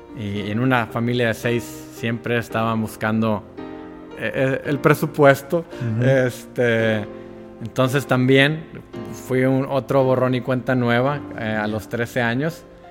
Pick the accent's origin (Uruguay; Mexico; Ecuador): Mexico; Ciudad Victoria, Tamaulipas; born there; Yo nací en Ciudad Victoria, Tamaulipas.